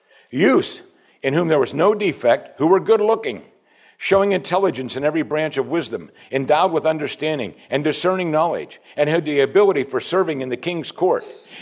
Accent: Pennsylvania, United States; As I said, growing up in Western Pennsylvania, I lived among the Amish, and that's what they did.

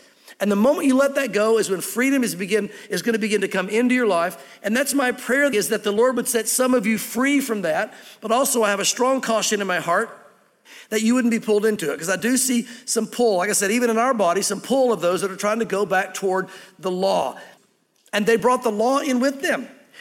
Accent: the South, United States; born or raised there

